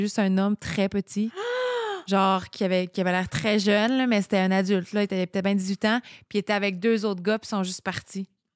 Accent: Quebec, Canada; À l'époque, je vivais loin de mon coin de pays. Je viens de la Montérégie, mais j'étais rendue sur la Côte-Nord.

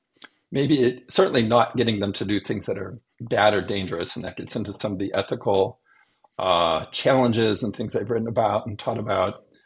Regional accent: California, United States; So I grew up in Central California in a large, very devout Mormon family.

